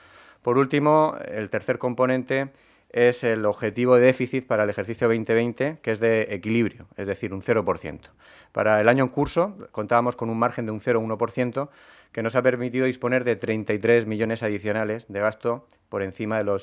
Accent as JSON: {"language": "Spanish", "region": "Region of Murcia", "country": "Spain", "said": "Los murcianos no nos merecemos este maltrato financiero por parte del Estado, tratados como españoles de segunda"}